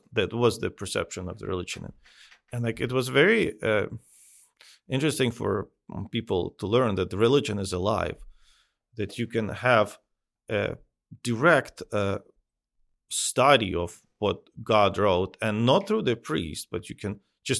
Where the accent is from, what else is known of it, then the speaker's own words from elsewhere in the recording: Kremenchuk, Poltava Oblast, Ukraine; English is a second language; And so we had several churches that appeared in Kremenchuk and within my hometown, and some were more successful than others. But the central church in Kremenchuk was always the main one